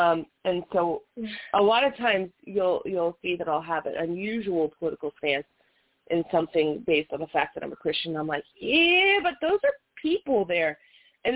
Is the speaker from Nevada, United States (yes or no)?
yes; Las Vegas, Nevada, United States; I was born and raised in Las Vegas.